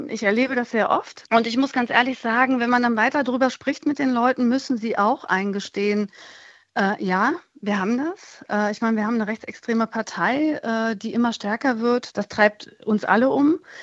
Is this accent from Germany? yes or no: yes; Berlin, Germany; Und das ist für mich meine Heimat. Das ist Berlin, das ist Deutschland.